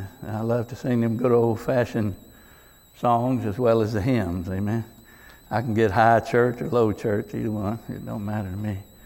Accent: Texas, United States; And, you know, I'm from Texas, and so that was about the time they began to get tough on crime.

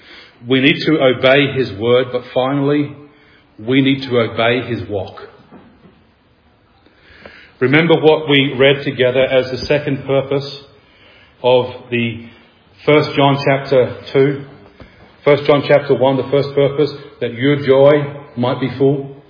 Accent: Scotland, United Kingdom; I'm Scottish.

